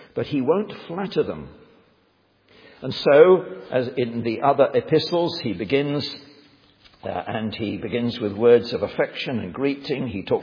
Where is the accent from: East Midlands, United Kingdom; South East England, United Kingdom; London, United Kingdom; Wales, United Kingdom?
East Midlands, United Kingdom; Leicester; Leicester, my hometown where I come from